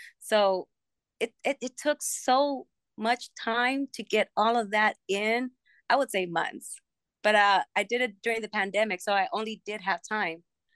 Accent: Los Angeles, California, United States; we did as teenagers, you know, growing up in Los Angeles and listening to like … because I went to the same high school as

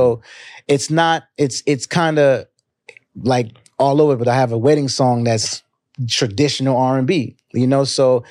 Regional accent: United States; like in a Nigerian household where I was just living in America, but my parents raised me as a Nigerian boy.

